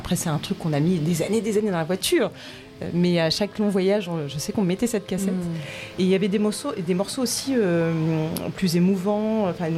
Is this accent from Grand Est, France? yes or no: yes; Troyes, Grand Est, France; Parce que je viens de Troyes dans l'Aube